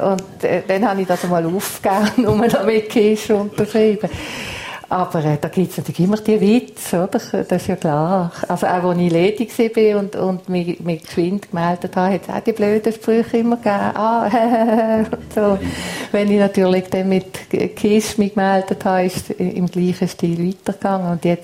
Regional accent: Basel, Basel-Stadt, Switzerland; Also als Teenager in Basel damals, das war noch spannend gewesen.

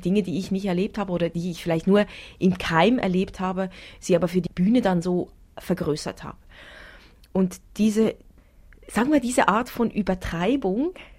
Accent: Central Switzerland, Switzerland; Also, genau, ich bin in der Innerschweiz aufgewachsen, auf einem Schweine- und Schafzuchtbetrieb. Wir sind 9 Geschwister

